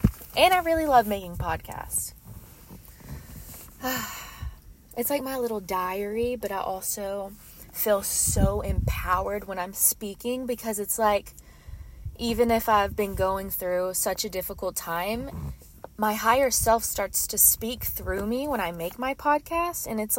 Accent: Texas, United States; I got to eat crawfish, and y'all know I'm from Texas. And I just moved back home.

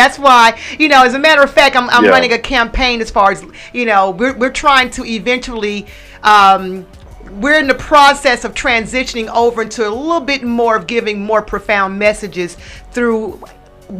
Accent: Atlanta, Georgia, United States; Atlantan, so I'm like, it's crazy in Atlanta.

